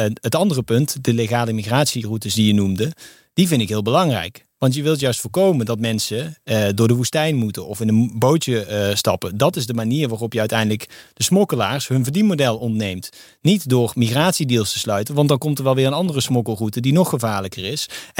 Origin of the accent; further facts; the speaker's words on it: North Brabant, Netherlands; Ik ben Brabander, ik ben Nederlander, ik ben Europeaan